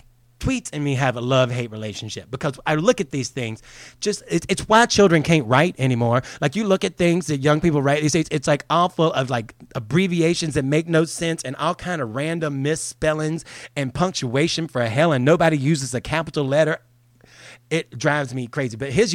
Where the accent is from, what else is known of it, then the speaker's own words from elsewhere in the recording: Port Tampa, Florida, United States; go back to the house I grew up in Port Tampa, Florida.